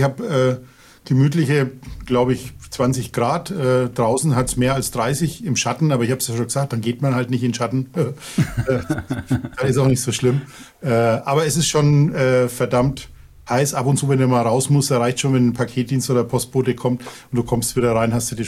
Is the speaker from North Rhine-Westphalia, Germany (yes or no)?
no; Neustadt an der Aisch, Bavaria, Germany; born there; Also geboren bin ich in Neustadt an der Aisch. Das ist so ein, naja, ich glaube, damals waren es 30.000 Einwohner, jetzt vielleicht ein bisschen mehr. Also recht behütet sozusagen. Da war ich dann auch in der Grundschule die ersten 2,5 Jahre.